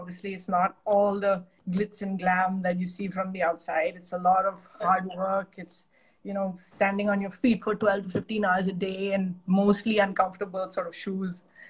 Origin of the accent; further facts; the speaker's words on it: Mumbai, Maharashtra, India; born there; I was born in Bombay, and I lived at the Oberoi in Bombay for till I was about 6 years old.